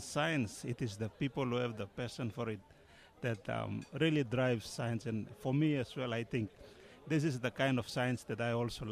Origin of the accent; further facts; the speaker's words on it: Papua New Guinea; now in Australia; I'm from Papua New Guinea, and I work for the Papua New Guinea Institute of Medical Research, currently based in Australia